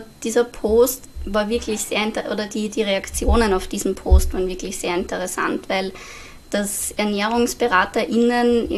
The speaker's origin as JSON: {"language": "German", "region": "Upper Austria", "country": "Austria", "moved": "as an adult", "lives_now": "Vienna, Austria", "said": "Also ich bin eigentlich aus Oberösterreich und dann nach der Matura nach Wien gekommen"}